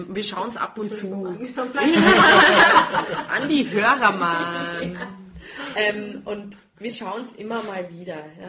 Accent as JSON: {"language": "German", "country": "Austria", "said": "Klar ist das meine Kultur und klar feiere ich den Dialekt, den bayerischen genauso wie den österreichischen, ja, und kann über den Schmäh lachen. Ja. Das ist klar, das sind meine Wurzeln, das ist, wo ich herkomme"}